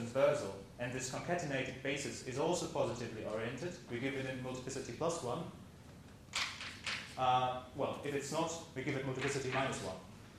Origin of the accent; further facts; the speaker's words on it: Nottingham, East Midlands, United Kingdom; I'm from Nottingham.